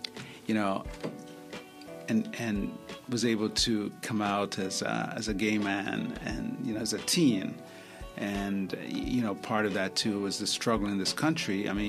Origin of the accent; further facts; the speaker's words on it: Jamaica; now in United States; I grew up in Jamaica. I grew up in a fairly poor family and got an opportunity to come to this country